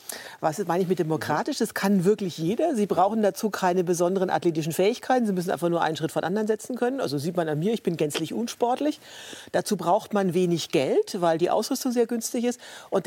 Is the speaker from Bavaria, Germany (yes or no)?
yes; Bavaria, Germany; Ich komme aus Oberfranken